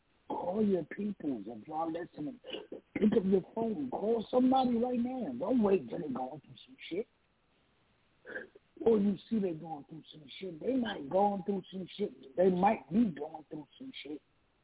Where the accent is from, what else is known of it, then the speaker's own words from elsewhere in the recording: New York, United States; I'm from New York, man.